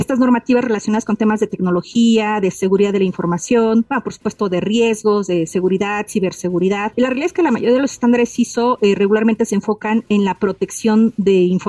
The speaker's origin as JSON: {"language": "Spanish", "country": "Mexico", "said": "Trabajo para diversas organizaciones a nivel nacional, en mi país, en México, por supuesto, pero también en Latinoamérica."}